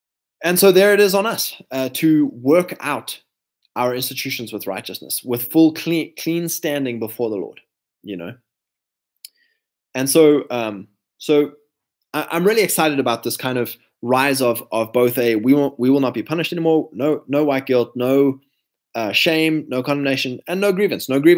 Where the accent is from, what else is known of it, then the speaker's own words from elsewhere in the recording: South Africa; because even growing up in South Africa, you have experiences, right?